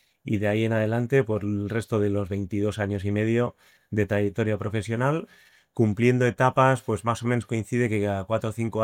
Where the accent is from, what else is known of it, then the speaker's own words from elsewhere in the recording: Eibar, Basque Country, Spain; yo que soy de Eibar